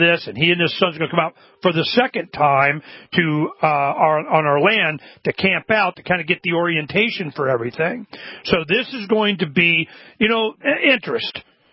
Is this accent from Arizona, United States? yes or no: yes; Arizona, United States; we're from Arizona, raised our family here.